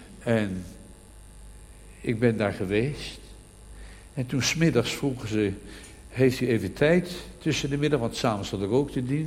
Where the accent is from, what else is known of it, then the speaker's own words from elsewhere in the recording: Amsterdam, North Holland, Netherlands; U kent me niet, ik kom uit Amsterdam.